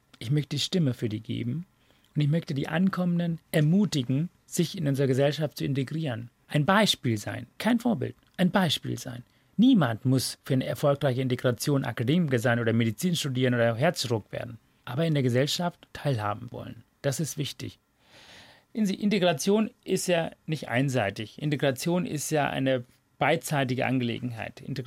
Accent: Hamburg, Germany; ich komme aus Hamburg.

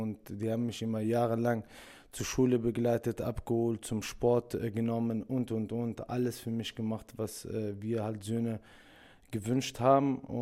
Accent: Germany; Ich bin Araber. Und ich bin natürlich in Deutschland geboren und habe mich ja auch hier integriert. Das ist ja auch mein, also quasi meine, wie meine Heimat. Also ich gehe öfters zu meiner Heimat in Marokko besuchen und so, aber ich sehe auch Deutschland wie mein Land

